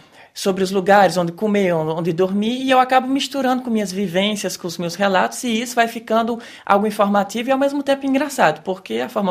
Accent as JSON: {"language": "Portuguese", "region": "Northeast Region", "country": "Brazil", "tie": "born or raised there", "said": "E eu cresci no Nordeste, que é de onde vêm todos esses humoristas"}